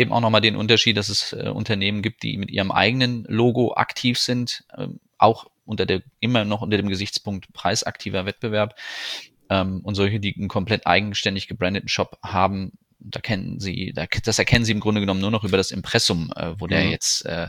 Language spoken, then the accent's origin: German; Nienburg, Lower Saxony, Germany; born there; Bin geboren in Nienburg bei Hannover.